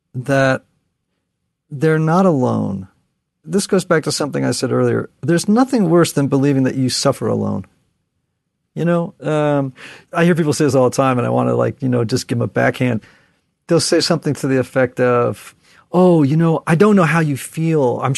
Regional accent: Connecticut, United States; And I'm from Connecticut, so this is going to sound terrible.

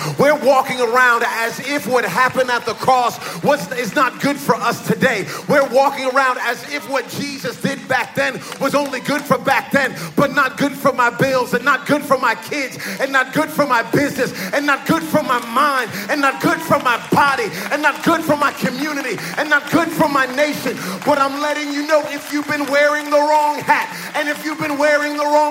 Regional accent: Texas, United States; I'm from Texas too.

